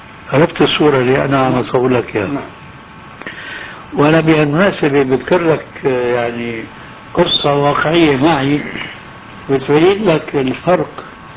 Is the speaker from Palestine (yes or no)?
no; Syria; نزلت إلى مصيف مضايا عندنا في سوريا